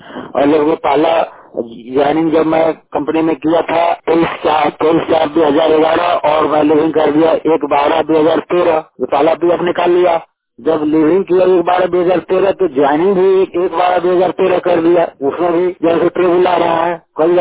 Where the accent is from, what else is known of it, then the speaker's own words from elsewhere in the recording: Tegra, Jharkhand, India; ग्राम Tegra Jharkhand Palamu के रहने वाला हूँ।